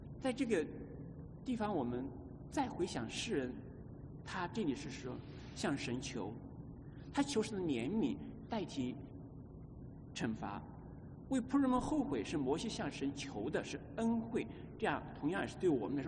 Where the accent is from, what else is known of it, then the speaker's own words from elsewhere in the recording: Hunan, China; also born or lived in Shenzhen / United States; now in Canada; 我从小是在一个湖南的小山村里长，农村里面出来的。我们去了外面读书，我去了深圳，从深圳来到美国读书，在美国工作，又移民加拿大，在加拿大定居